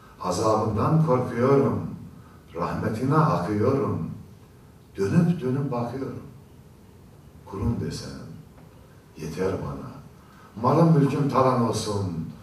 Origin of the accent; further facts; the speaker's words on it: Hatay, Turkey; Şimdi bu isim bizim oralarda vardır. Hatay ve Çukurova çevresinde erkek çocuğu olmayanlar Hatay Kırıkan'da